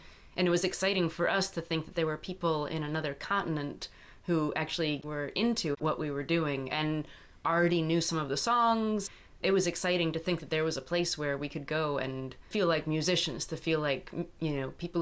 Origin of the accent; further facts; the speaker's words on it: United States; because, you know, growing up in America, you sort of, all you see of German is sort